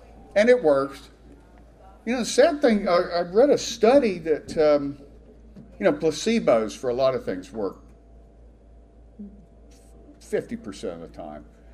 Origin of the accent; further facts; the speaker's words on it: Texas, United States; But I was standing in a crowd telling somebody that I was mentioned to somebody I was from Texas.